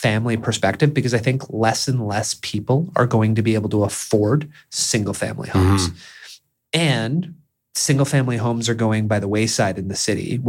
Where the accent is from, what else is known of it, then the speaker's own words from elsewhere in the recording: Mission, British Columbia, Canada; So I grew up in Mission, which, you know, so we could probably arguably. Relate.